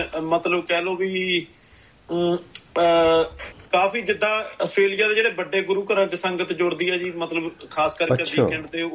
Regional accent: Ghabaddi, Punjab, India; now in United States; ਪੰਜਾਬ ਤੋਂ ਜੀ ਲੁਧਿਆਣੇ ਤੋਂ ਘਬੱਦੀ ਪਿੰਡ ਆ ਜੀ ਆਪਣਾ

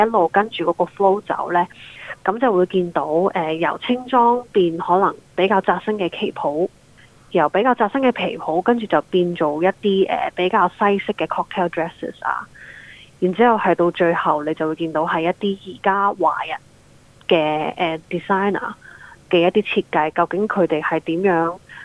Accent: China; 作为一个中国人

